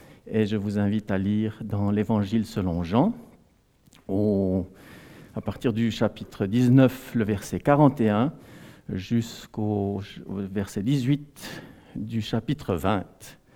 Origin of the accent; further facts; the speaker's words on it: Fribourg, Switzerland; also born or lived in Biel; je viens de Fribourg, je suis fribourgeois, mais aussi biennois, puisque j'ai habité 17 ans dans cette ville depuis l'âge de 3 ans.